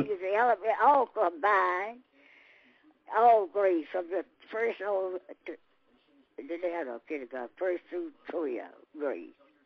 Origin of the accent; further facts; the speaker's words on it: Decatur, Alabama, United States; I grew up right here in Decatur. Been here all my life. I was born right up on the hill here in Morgan County.